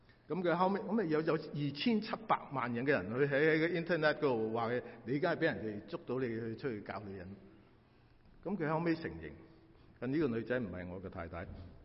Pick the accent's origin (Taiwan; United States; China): United States; 我们美国人很明白他们 的要求，这些是我们在美国很多时候都能够享受的自由